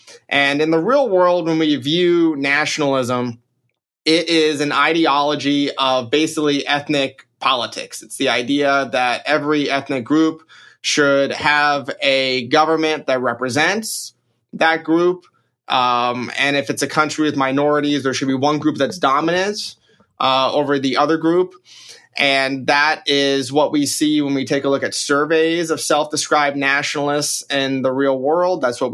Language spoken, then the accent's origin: English; United States; I'm an American.